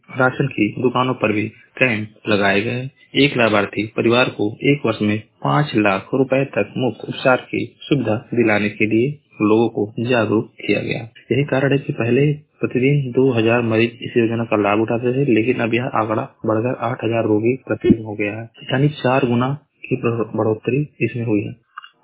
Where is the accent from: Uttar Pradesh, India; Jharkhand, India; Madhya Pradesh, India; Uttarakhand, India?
Uttar Pradesh, India; Maharajganj; मैं जिला महाराजगंज का निवासी हूँ।